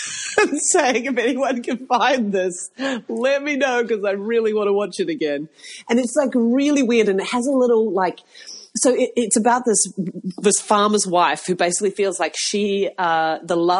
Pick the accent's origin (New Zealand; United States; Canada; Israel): New Zealand; I found his story so inspiring as a Kiwi to see someone do it